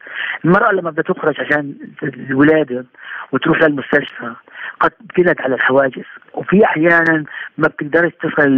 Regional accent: Jenin, West Bank, Palestine; في عندنا في جنين في تهجير

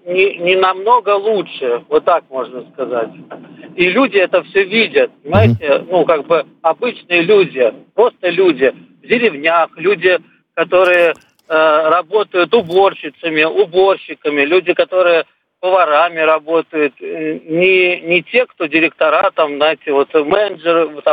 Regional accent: Saint Petersburg, Russia; я из Санкт-Петербурга тоже.

